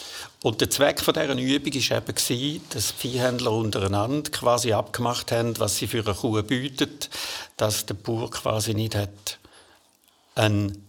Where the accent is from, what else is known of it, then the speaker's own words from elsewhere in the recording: Switzerland; das, was wir als Schweizer sonst eigentlich unter jiddischen Wörtern verstanden